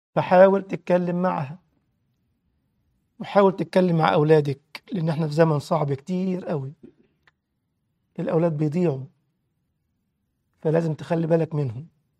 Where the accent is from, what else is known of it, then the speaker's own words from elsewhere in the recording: Egypt; الجماعة الطيبين عندنا في مصر كان لهم مثل جميل